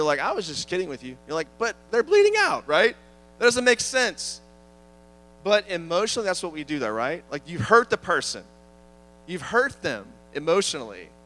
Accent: East Coast, United States; I grew up on the East Coast. We had a lot of seafood on the East Coast

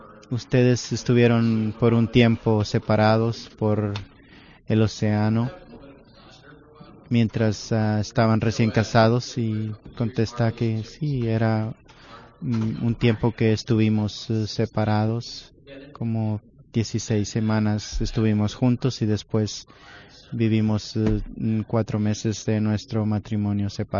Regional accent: Ireland; Spanish is a second language; Soy de la isla, una isla en Irlanda. No es ningún acento tejano.

